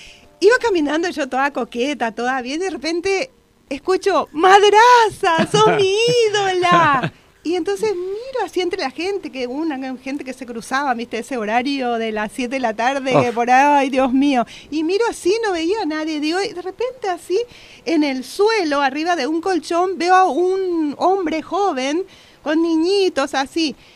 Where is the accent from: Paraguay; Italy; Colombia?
Paraguay; Itapúa; born there; cuando se estrene en Encarnación, que es el departamento, la capital del departamento donde yo nací